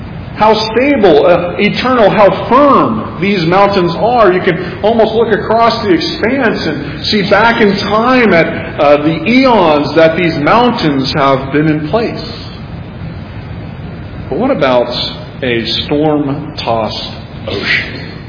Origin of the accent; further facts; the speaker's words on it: Texas, United States; Growing up in Texas, I heard this phrase often, pull yourself up by your bootstraps.